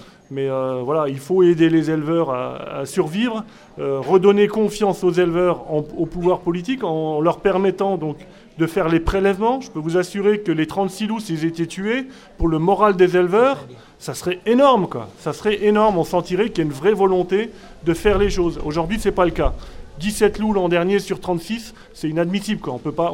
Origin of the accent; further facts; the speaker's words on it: Grand Est, France; Je vais me présenter, donc … comme l'a dit la présidente de la FNO, je viens du département de la Meuse, région Lorraine, donc un petit peu plus au nord d'ici